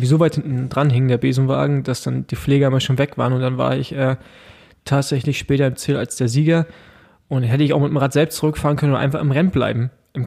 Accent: East Germany, Germany; Ey, ich bin Ossi, Mann.

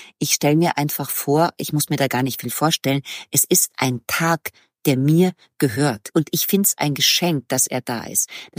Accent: Munich, Bavaria, Germany; now in Berlin, Germany; Ich lebe mitten in Berlin. Ich bin ja Münchnerin und habe mich mit 15 Jahren so sehr in Berlin verliebt und wollte immer hierher.

